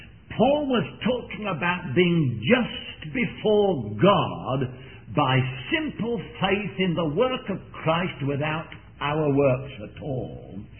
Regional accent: England, United Kingdom; I was going to say jolly well, being English, he knew jolly well that this salvation was their own

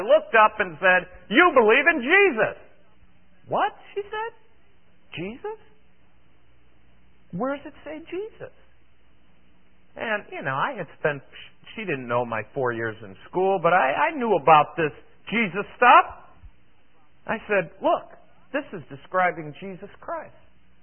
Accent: Cleveland, Ohio, United States; born there; I had never been, I was born in Cleveland, never been really, except for a trip in eighth grade, I went to Washington, D.C.

